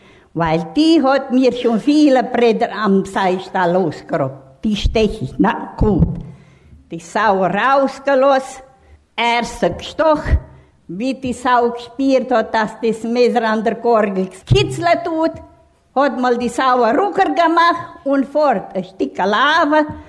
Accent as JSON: {"language": "German", "town": "Semlak", "region": "Arad County", "country": "Romania", "said": "Ich komme aus Semlak."}